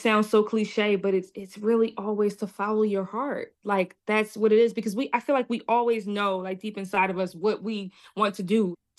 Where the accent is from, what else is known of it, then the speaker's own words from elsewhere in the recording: Philadelphia, Pennsylvania, United States; I love home so much. I still live here. We listen, you know, Philly, we got the grit.